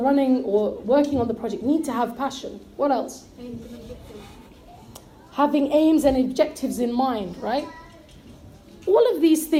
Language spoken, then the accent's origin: English; Barnet, London, United Kingdom; growing up in the West, alhamdulillah, we've picked up a lot of good things as well from growing up here. However, we've often been programmed to dislike motherhood, right? I remember there was a project in my girls' school. I went to a girls' school in Barnet.